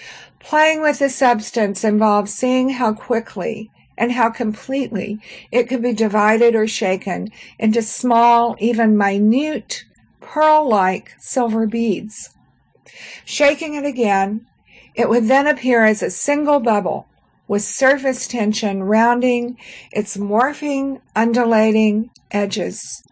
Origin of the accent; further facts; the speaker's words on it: Fort Worth, Texas, United States; I placed an ad in Friends Journal seeking persons near my hometown of Fort Worth, Texas, who were interested in meeting for worship.